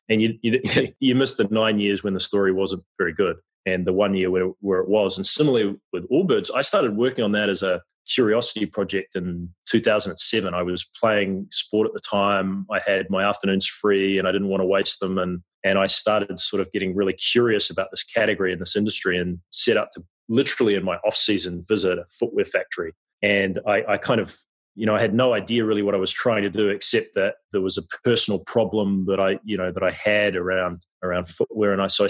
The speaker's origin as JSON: {"language": "English", "region": "Wellington", "country": "New Zealand", "tie": "born or raised there", "said": "the game that we qualified, which was in my hometown of Wellington."}